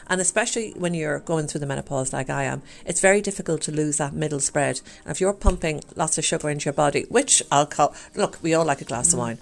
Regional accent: Ireland; I mean, we're Irish.

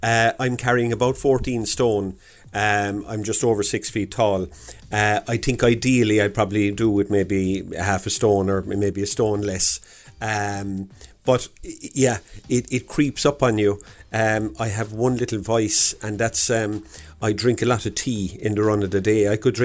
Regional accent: Douglas, Munster, Ireland; I'm from Douglas Cork.

